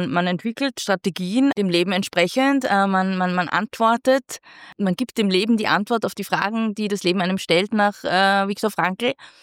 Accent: Linz, Upper Austria, Austria; moved away as an adult; now in Vienna, Austria; in der Zeit, wo ich groß geworden bin, auch in Linz, ja, Wien ist dann natürlich etwas ganz was anderes und auch genau der Grund, warum ich nach Wien gezogen bin nach der Matura

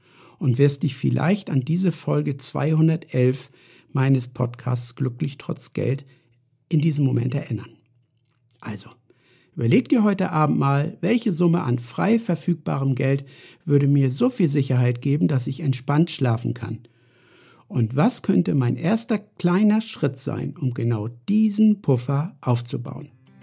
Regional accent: Northern Germany, Germany; Bin ja Norddeutscher, hört man ja auch.

